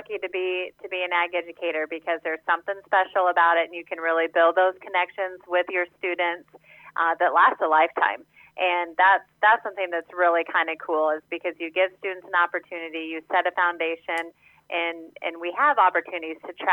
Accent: Washington, Iowa, United States; I had an agriculture background growing up, and I'm from Southeast Iowa in Washington.

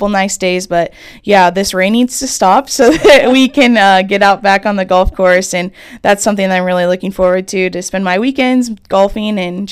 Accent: Pella, Iowa, United States; also born or lived in Adair; I grew up in actually Pella, Iowa, and I attended school there till I was a sophomore in high school. We then moved to Adair, and I finished and graduated high school from Adair Casey

